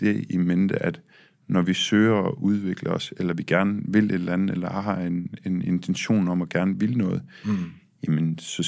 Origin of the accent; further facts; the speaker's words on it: Ringkøbing, Central Denmark Region, Denmark; det var ikke særlig svært at være en sej fyr i Vestjylland eller i Ringkøbing, hvor jeg voksede op.